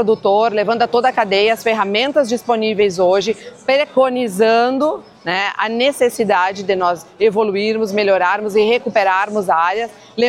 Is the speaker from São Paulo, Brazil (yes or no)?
no; Rio Grande do Sul, Brazil; para mim, me enche de orgulho porque sou gaúcha